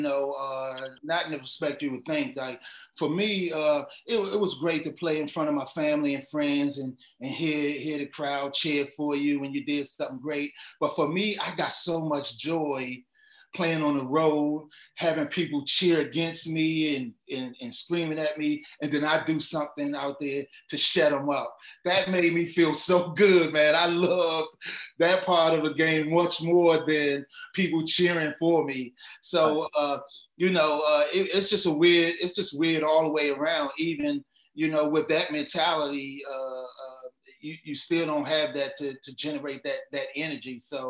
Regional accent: Maryland, United States; Well, you know, man, growing up in Prince George's County, man, I was a big Georgetown Hoyer fan with John Thompson

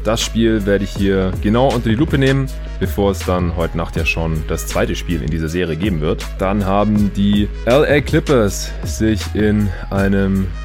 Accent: Stuttgart, Baden-Württemberg, Germany; wegen denen ich jetzt hier auch gerade in meiner alten Heimat in Stuttgart bin

